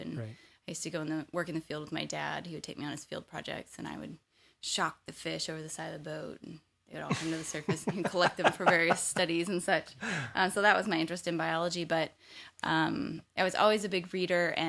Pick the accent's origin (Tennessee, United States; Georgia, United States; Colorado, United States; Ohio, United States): Tennessee, United States; Right. Yeah, I grew up in Tennessee. Same thing.